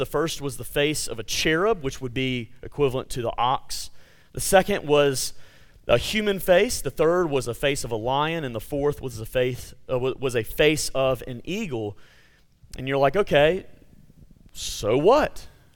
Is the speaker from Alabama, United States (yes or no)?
yes; Montgomery, Alabama, United States; growing up in Montgomery, Alabama, and going often down to Orange Beach, Alabama